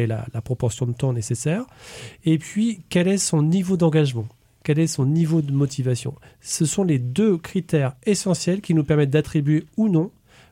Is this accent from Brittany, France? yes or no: yes; Brittany, France; je suis pur breton, et de l'autre, parce que je suis vraiment convaincu que la Bretagne est une terre à part